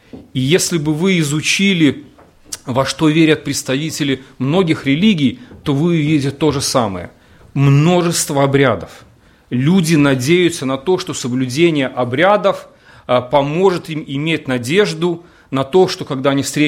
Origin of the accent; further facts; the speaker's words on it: Belarus; ну, мы белорусы